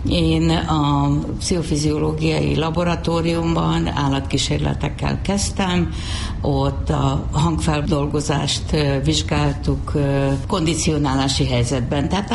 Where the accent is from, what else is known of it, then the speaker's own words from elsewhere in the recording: Pét, Veszprém County, Hungary; így vagyok várpalotai. Szóval ott a Péti nitrogén művek, ahol a szüleim dolgoztak, tehát mindig szoktam mondani, egy műtrágyagyár mellett nőttem fel